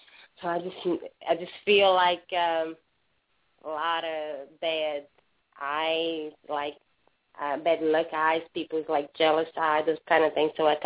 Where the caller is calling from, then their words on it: Jacksonville, Indiana, United States; I live in Jacksonville, Indiana, but my number is Kentucky.